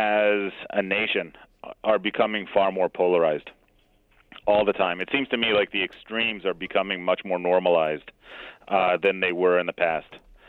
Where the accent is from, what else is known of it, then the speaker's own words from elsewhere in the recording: Israel; I was born and raised in Israel, which makes this even more important.